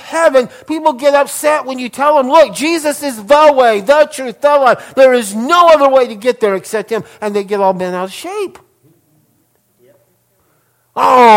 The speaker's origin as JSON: {"language": "English", "region": "New Mexico", "country": "United States", "tie": "born or raised there", "said": "go to Tome, New Mexico. It's down close to my hometown."}